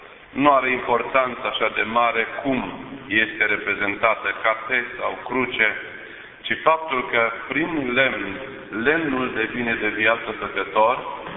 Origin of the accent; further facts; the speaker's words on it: Iași, Iași County, Romania; pentru că suntem ieșeni